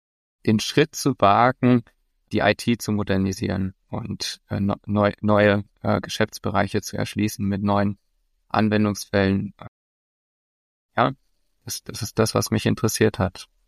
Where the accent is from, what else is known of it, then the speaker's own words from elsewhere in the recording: Switzerland; ich komme ja aus der Schweiz